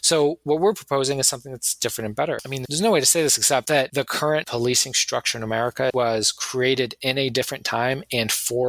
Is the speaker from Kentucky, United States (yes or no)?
no; Tampa, Florida, United States; born there; No, so my mom had me in Tampa Bay, Florida, and my father had left.